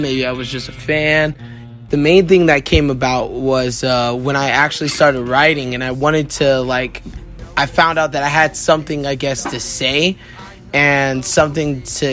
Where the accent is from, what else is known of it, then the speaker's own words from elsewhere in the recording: Landstuhl, Rhineland-Palatinate, Germany; so I was born and raised in Landstuhl, Germany.